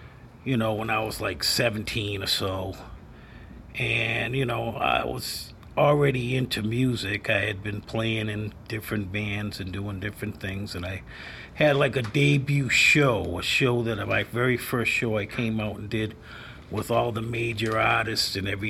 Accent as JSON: {"language": "English", "town": "West Medford", "region": "Massachusetts", "country": "United States", "tie": "born or raised there", "said": "Well, I'm born and raised in a town that's like 8 miles out of Boston, and it's called West Medford. It's in between Arlington, Malden, Stoneham, and Winchester."}